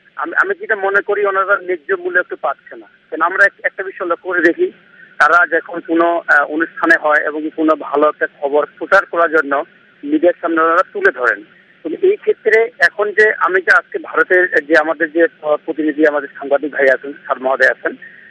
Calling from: Panchagarh, Rangpur Division, Bangladesh; আমি বাংলাদেশ থেকে … পঞ্চগড় থেকে।

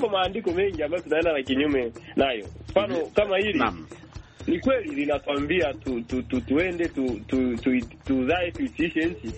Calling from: Bukoba, Kagera, Tanzania; Ninatokea Bukoba, Kagera, Tanzania.

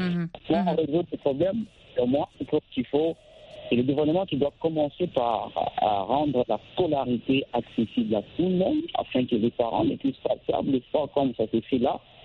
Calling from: Kinshasa, DR Congo; Ça va très bien ici chez nous à Kinshasa, en République démocratique du Congo.

